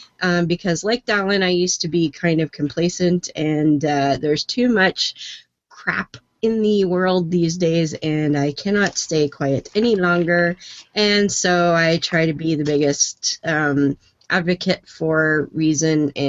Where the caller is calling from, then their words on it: Ontario, Canada; I'm over here in Ontario, down in the pointy bit, in case anybody was curious. And I was raised in the United Church of Canada many years ago, which is relatively liberal as far as churches go.